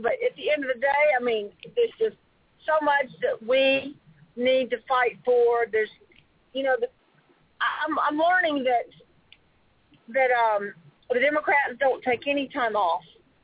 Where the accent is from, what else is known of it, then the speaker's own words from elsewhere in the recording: United States; born there; I'm glad that I was born in America. I have no intentions of moving anywhere else.